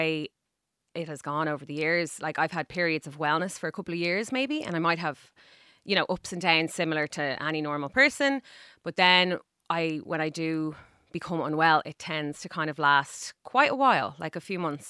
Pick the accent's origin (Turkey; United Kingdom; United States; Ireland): Ireland; Dublin, Leinster; So I'm from Dublin. I'm a Northsider.